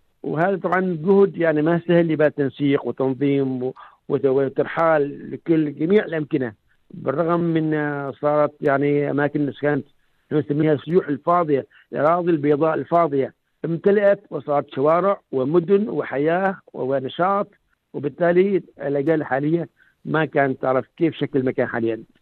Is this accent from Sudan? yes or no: no; Oman; عندنا في عمان 61 ولاية تمتد من مسندة في أقصى الشمال وحتى المزيونة في أقصى الجنوب